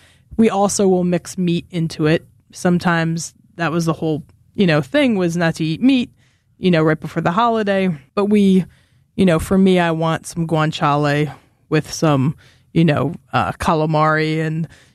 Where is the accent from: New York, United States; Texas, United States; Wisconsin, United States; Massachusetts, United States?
Wisconsin, United States; maybe it's just because I grew up in the Midwest and, you know, I'm from Wisconsin where we'll go back out there and there's supper clubs